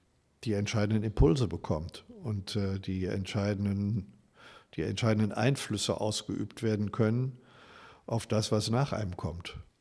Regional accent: Neuss, North Rhine-Westphalia, Germany; ich bin in Neuss hier im Rheinland zur Schule gegangen, aufs Gymnasium, Theodor-Schwann-Gymnasium.

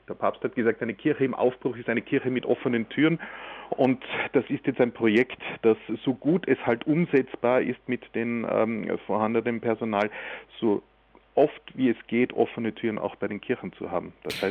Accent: Vienna, Austria; auch wenn es uns manchmal als Wiener ein bisschen museal und altmodisch vorkommt.

